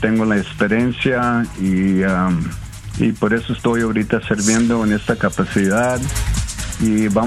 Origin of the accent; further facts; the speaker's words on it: Oakland, California, United States; aquí crecí con ella en Oakland